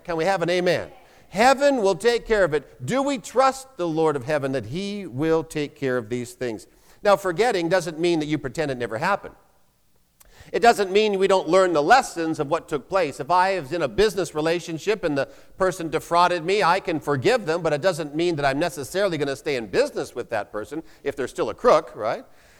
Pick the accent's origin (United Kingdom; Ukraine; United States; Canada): Canada; British Columbia; When I grew up in British Columbia, Canada, I became familiar with a story that occurred there back in 1954.